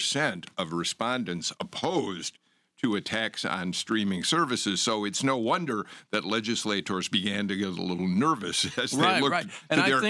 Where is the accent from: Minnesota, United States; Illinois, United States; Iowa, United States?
Illinois, United States; Chicago; I'm from Chicago.